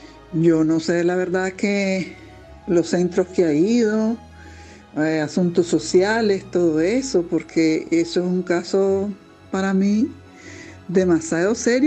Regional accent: Córdoba, Andalusia, Spain; de Córdoba.

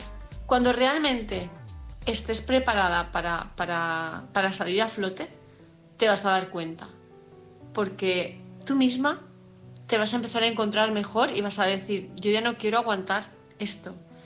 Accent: Palma, Balearic Islands, Spain; de Palma de Mallorca

